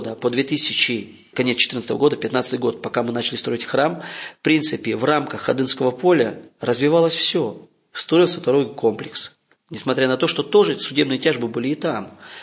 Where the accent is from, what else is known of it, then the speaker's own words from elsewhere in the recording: Zakarpattia Oblast, Ukraine; когда мне было там лет 10, 12, 13, я видел, как там, где я родился, в Закарпатье